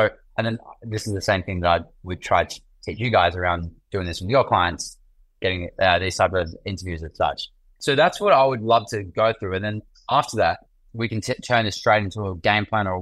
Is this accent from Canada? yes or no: no; Melbourne, Victoria, Australia; now in Gold Coast, Australia; I was originally from Melbourne